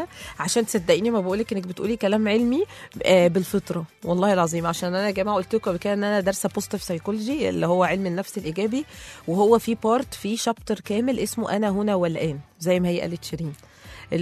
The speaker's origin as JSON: {"language": "Arabic", "country": "Egypt", "said": "انت بتشوفي ان يعني حاجه نادره احنا عندنا في مصر ان الازواج"}